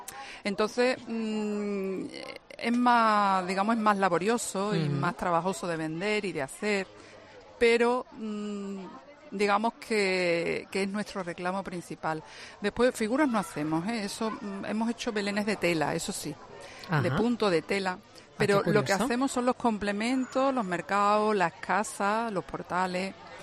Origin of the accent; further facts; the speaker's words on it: Écija, Andalusia, Spain; yo soy de Écija